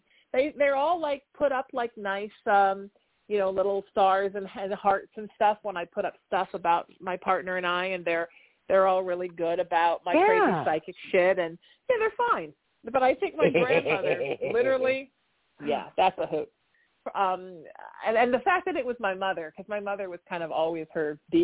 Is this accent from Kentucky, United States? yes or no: yes; Kentucky, United States; I'm from Kentucky, right?